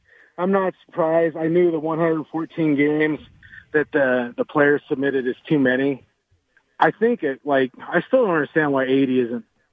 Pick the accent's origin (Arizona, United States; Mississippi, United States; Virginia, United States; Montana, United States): Montana, United States; growing up in Montana in a town of about, you know, 6,000-7,000 people, as a half Japanese kid, it's a little different